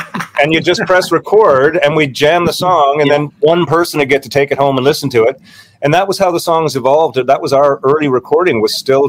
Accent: Newfoundland and Labrador, Canada; And I came from Newfoundland playing punk rock, where I grew up with a bunch of friends who were playing music because we were friends and we skateboarded together

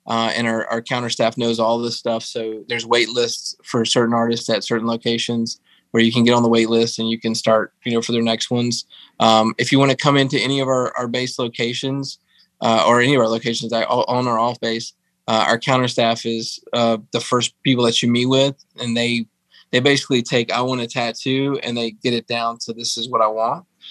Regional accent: Fort Bragg, North Carolina, United States; as growing up in Fort Bragg and being grandsons and daughters of you know, Army brats, and military is our life. We grew up here.

